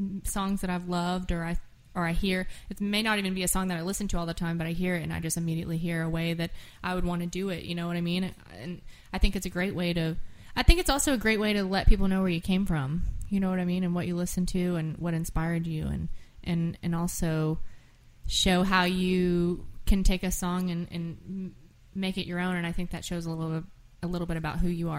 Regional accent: Nashville, Tennessee, United States; I was born in Nashville, so all my close friends are just people I went to school with when I was 11.

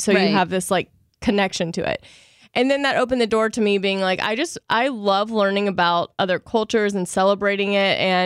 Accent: Louisiana, United States; Growing up in Louisiana, like, I was never surrounded by anyone. Like, I don't know if this is just a Southern thing

